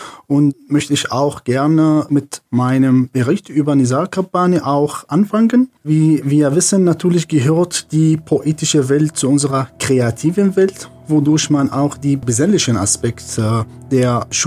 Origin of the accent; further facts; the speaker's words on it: Syria; German is a second language; now in Germany; Ich komme aus Syrien und ich bin in Deutschland seit 2015.